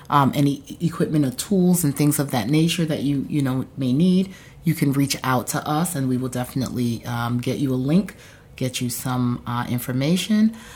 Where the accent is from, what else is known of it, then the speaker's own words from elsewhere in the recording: Barbados; especially the blind and visually impaired community here in Barbados, my home country.